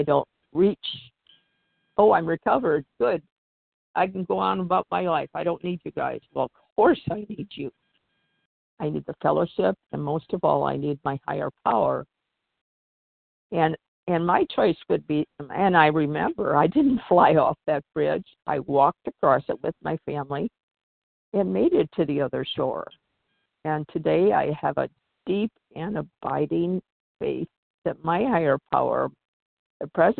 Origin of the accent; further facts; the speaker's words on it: Washington, United States; I'm from Washington State.